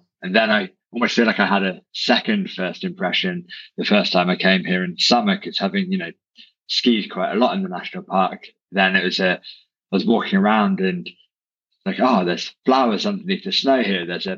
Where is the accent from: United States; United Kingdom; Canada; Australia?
United Kingdom; Isles of Scilly, South West England; now in Hokkaido, Japan; Yeah, so I'm originally from a small group of islands off the coast of the UK called the Isles of Scilly. So I kind of grew up on the water